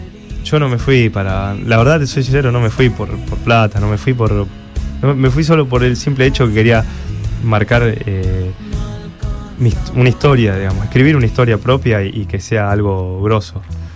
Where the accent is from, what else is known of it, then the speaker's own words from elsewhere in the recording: Rosario, Santa Fe, Argentina; now in Paris, France; Yo vengo de Rosario, que no es ni chico ni grande.